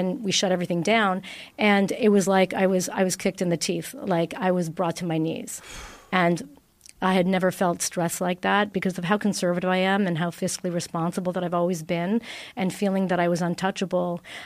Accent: Italy; English is a second language; moved away as an adult; now in Toronto, Canada; out of university, I came from Italy, and I opened my first restaurant in Toronto

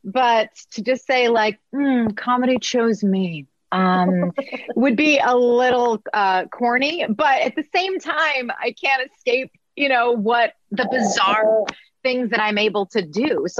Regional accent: Midwest, United States; accent: Midwest; it's like I had to get rid of my Midwest accent

